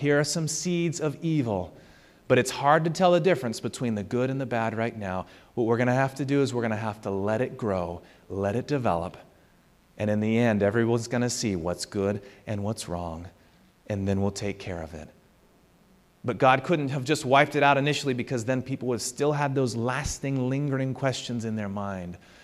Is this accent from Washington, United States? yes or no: yes; Washington, United States; I'm from Washington. There are good ones, but not the red ones that are mealy. And I don't know why anyone buys those. I'm embarrassed for my state because of those apples.